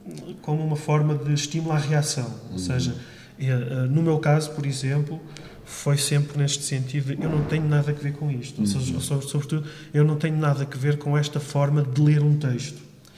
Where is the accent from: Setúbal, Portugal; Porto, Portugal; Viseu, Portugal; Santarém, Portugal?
Santarém, Portugal; Rio Maior; eu sou de Rio Maior, agora cidade, portanto, à época ainda não era